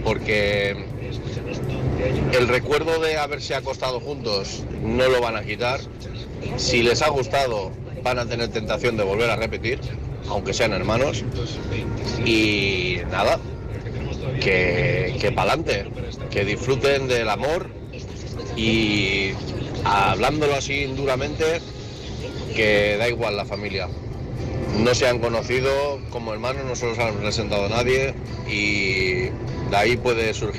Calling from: Lleida, Catalonia, Spain; de Lleida, en ruta.

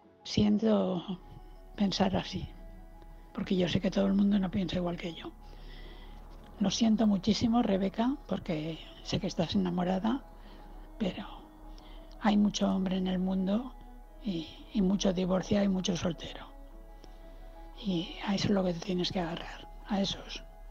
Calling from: Valencia, Valencian Community, Spain; de Valencia.

